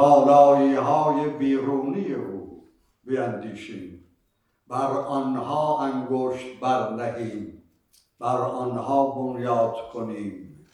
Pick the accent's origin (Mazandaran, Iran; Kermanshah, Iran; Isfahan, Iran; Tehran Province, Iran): Kermanshah, Iran; born there; من در کرمانشاه زاده شدم. از دید نیاکانی کزازیم، از دید فرهنگی کرمانشاهی.